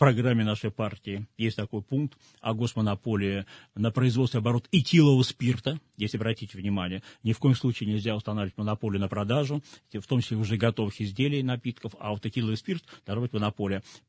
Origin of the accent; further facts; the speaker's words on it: Saint Petersburg, Russia; опять это массовое в моем родном городе Петербурге